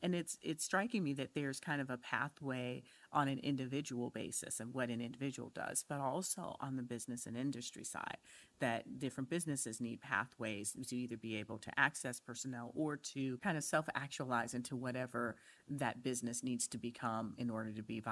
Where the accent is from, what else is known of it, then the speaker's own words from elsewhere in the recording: Detroit, Michigan, United States; I remember, you know, I grew up in Detroit.